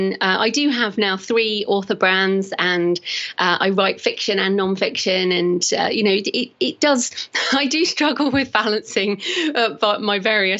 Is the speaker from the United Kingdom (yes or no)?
yes; South West England, United Kingdom; accent: South West England; now in Bath, United Kingdom; because I'm in Bath in England, in case people are wondering where my accent is from, which is in the Southwest.